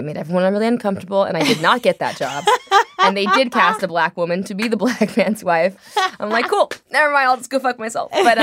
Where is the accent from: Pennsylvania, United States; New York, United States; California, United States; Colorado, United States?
California, United States; Venice Beach; born there; I'm like, I was born in Venice Beach.